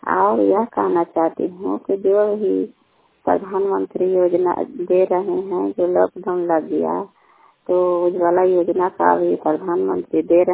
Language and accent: Hindi; Kalyanpur, Bihar, India; घर कल्याणपुर वाली बेलची पंचायत प्रखंड चंडी जिला नालंदा का निवासी हूँ।